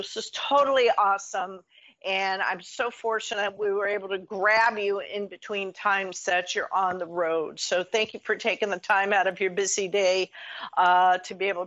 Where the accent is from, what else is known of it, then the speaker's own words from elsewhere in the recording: Windsor, California, United States; Talk about, you know, I love my hometown. Literally, one day my commute will be upstairs to my home-based office.